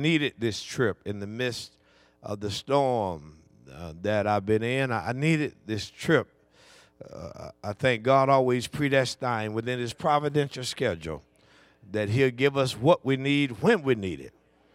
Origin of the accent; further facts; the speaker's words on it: Tallahassee, Florida, United States; the funeral is Tuesday in Tallahassee, Florida, my hometown and our home church